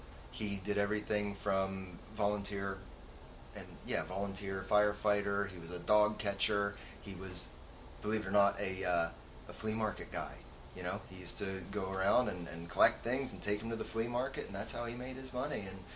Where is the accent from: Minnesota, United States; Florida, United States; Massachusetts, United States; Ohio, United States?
Ohio, United States; And I grew up in Ohio, you know, but we would visit